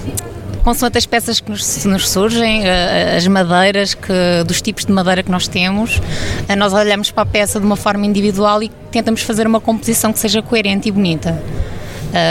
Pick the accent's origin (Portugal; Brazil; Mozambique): Portugal; Leiria; Não, nós somos de Leiria.